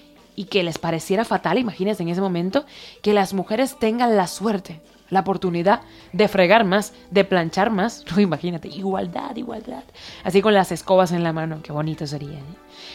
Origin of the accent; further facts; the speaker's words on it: Cuba; tu viaje a Cuba, mi tierra, por cierto